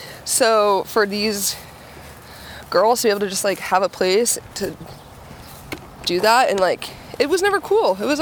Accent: Billerica, Massachusetts, United States; moved away as an adult; Because, you know, I'm from Billerica, so going to an event in Boston.

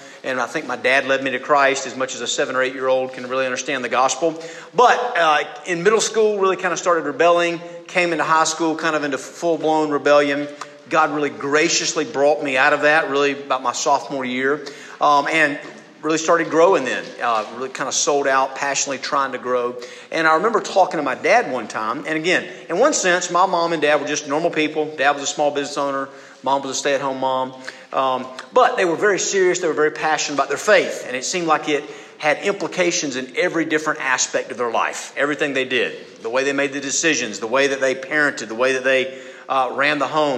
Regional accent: Statesboro, Georgia, United States; also born or lived in Atlanta; I was born in Atlanta, Georgia, but then quickly when I was like a baby moved to Statesboro, Georgia, and basically grew up my whole life there.

